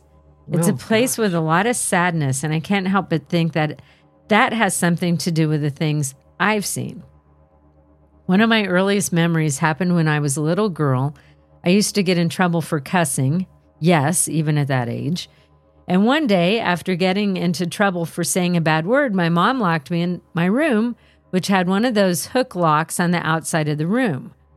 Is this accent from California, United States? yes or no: no; Blackville, South Carolina, United States; I was born and raised in the Blackville / Healing Springs area of South Carolina, a place with deep roots in Native American history